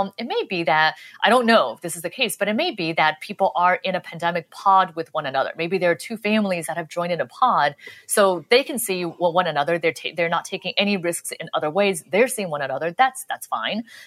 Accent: Los Angeles, California, United States; I'm from I grew up in Los Angeles

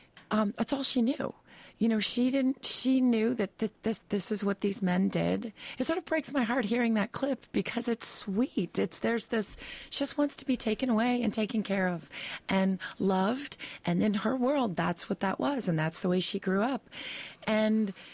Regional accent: Manhattan, New York, United States; I was raised in Manhattan, so I really was familiar with 42nd Street

